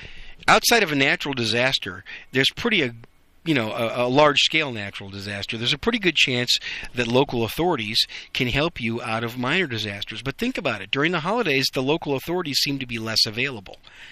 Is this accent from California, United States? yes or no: no; Wisconsin, United States; now in Dallas-Fort Worth, United States; And the fact that I grew up in Wisconsin, I can remember a lot of times being stranded during the wintertime in blizzards up there, unprepared.